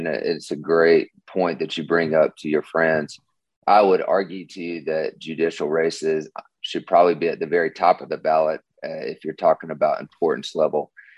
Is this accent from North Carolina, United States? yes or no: yes; Winston-Salem, North Carolina, United States; I grew up here in Winston-Salem. I played AAU basketball growing up.